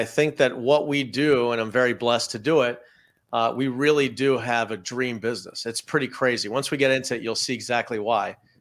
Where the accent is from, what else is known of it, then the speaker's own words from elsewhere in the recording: Toronto, Ontario, Canada; I grew up in Toronto. I was one of the best pitchers in Canada in high school.